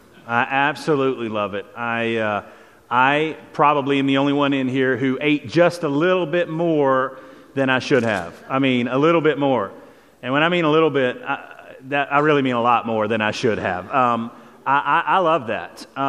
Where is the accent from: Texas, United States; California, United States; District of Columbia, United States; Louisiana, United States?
Texas, United States; Lubbock; Again, I know that I'm from Lubbock and it's flat and I'm supposed to love the mountains